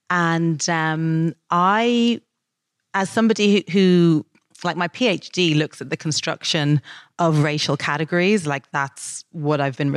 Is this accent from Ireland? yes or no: yes; Dublin, Leinster, Ireland; When I was growing up in Dublin, there were like so many horses, so many urban horses.